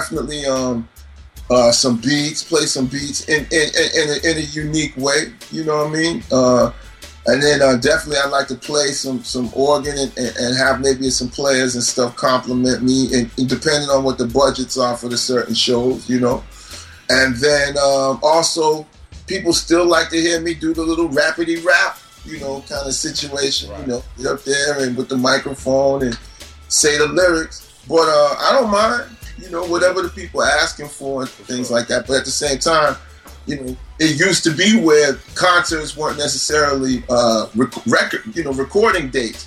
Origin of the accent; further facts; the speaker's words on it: Bronx, New York, United States; born there; You know, I was born in the Bronx. But I moved away fast.